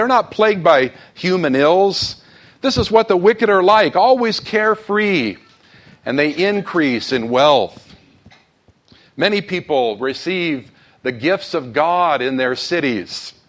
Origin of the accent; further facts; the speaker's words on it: United States; wow, he picked a topical message for a week like this, especially as I'm an American.